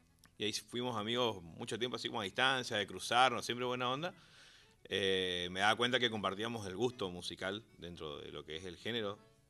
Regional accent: Ituzaingó, Corrientes, Argentina; born there; De Ituzaingó, nací en Ituzaingó, viví en varios lugares, Corrientes Capital fue donde más estuve viviendo. En la etapa de lo que es ser estudiante y demás. Y ahora volví al pueblo hace un año quizás, un año y medio.

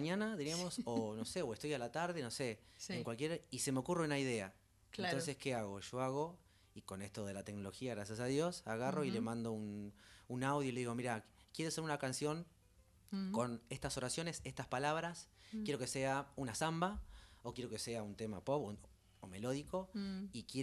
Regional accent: Buenos Aires, Argentina; born there; Yo nací acá en Buenos Aires, en Capital Federal.

